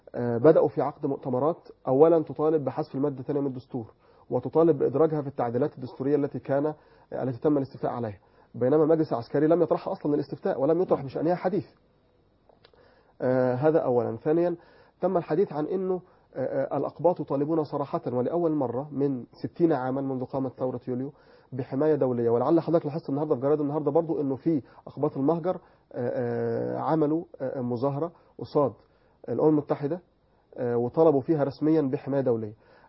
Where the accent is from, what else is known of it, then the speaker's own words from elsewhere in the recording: Egypt; علينا جميعا كمصريين